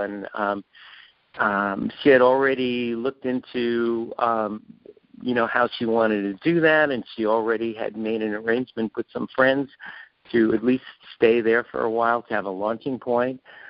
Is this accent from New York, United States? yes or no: no; Arizona, United States; When the congresswoman from my home state, Gabrielle Giffords, was shot